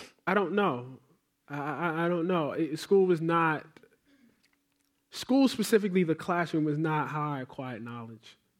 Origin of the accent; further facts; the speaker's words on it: Maryland, United States; I grew up in Tioga Park, where across the street from Mondawmin Mall.